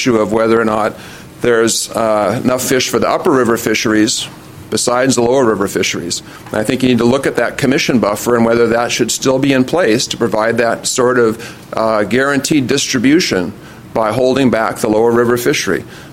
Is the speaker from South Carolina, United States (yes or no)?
no; Longview, Washington, United States; from Longview, a commercial advisor for the Columbia.